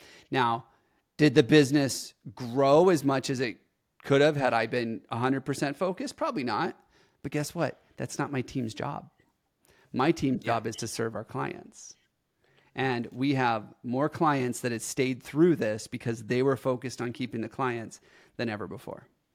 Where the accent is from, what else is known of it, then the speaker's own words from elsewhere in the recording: Arizona, United States; which I come from Arizona, which 10 inches of rain might be 2 or 3 years.